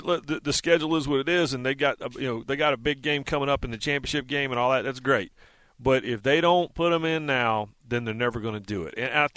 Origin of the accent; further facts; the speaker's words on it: Rockingham, North Carolina, United States; I am from Rockingham, North Carolina. I am from down east. And they don't eat breakfast without somebody pouring some oil on some collards.